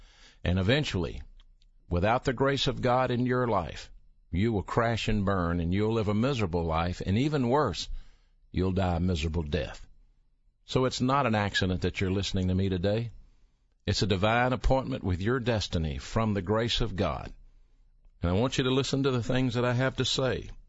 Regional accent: Birmingham, Alabama, United States; I'm from Birmingham, Alabama. I grew up here in the Magic City area and played football at Woodlawn High School.

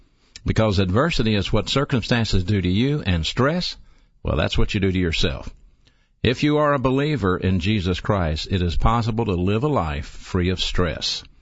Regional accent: Birmingham, Alabama, United States; I'm from Birmingham, and if this is your first time to listen to me, welcome aboard.

